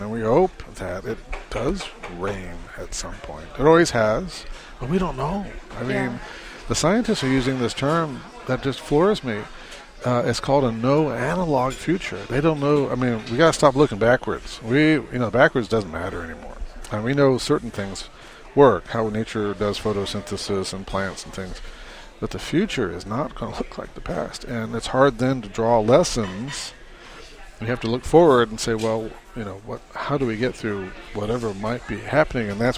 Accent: Phoenix, Arizona, United States; I grew up in Phoenix, Phoenix grew right along that precipitation curve.

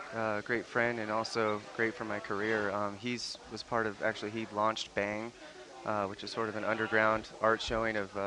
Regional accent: United States; I am American.

